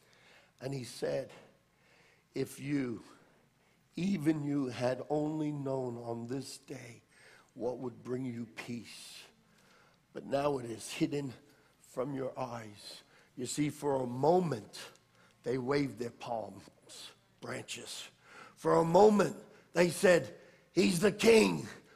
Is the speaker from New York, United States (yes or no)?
yes; New York, United States; I'm extra loud because I'm an Italian and I'm a New Yorker. Don't hold it against me.